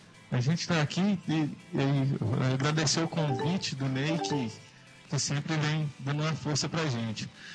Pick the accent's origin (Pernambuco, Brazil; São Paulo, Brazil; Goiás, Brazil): Goiás, Brazil; graças a Deus sou goiano, da terra do Pequi aqui.